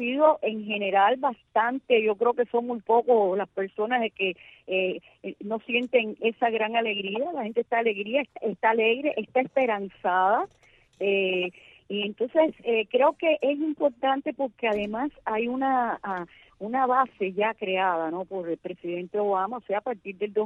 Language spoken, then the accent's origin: Spanish; Cuba; Somos cubanos y hemos vivido durante 55 años bajo el mismo sistema